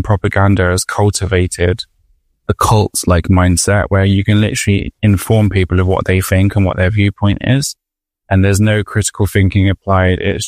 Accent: London, United Kingdom; I mean, I grew up in Southeast London, but I grew up with lots of Irish people because my family

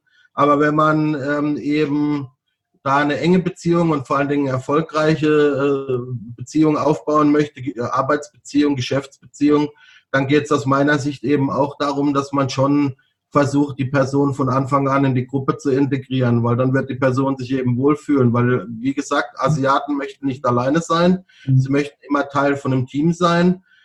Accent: Baden-Württemberg, Germany; Ja gut, also ich komme ja aus Süddeutschland, gut, ich komme jetzt aus Baden

